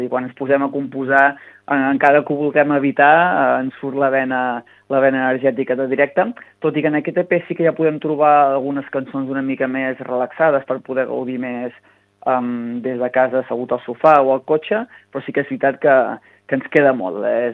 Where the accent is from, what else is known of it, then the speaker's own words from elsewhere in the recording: Torroella de Montgrí, Catalonia, Spain; perquè som de Torroella de Montgrí i als voltants, i és una zona molt musical